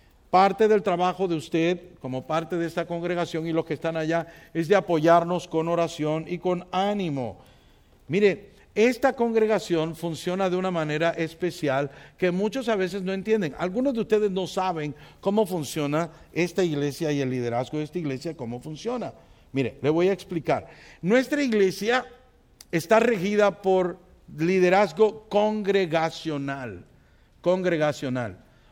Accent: Puerto Rico; Yo soy boricua.

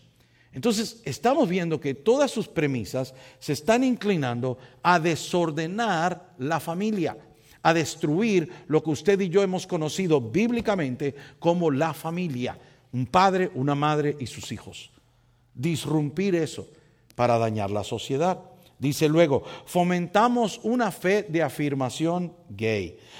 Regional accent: Puerto Rico; en mi país, en Puerto Rico

